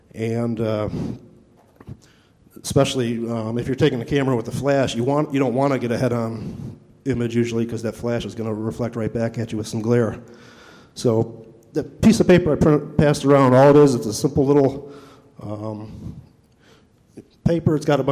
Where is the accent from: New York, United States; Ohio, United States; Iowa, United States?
Ohio, United States; Cleveland; Like Rob said … I'm from Cleveland, Ohio.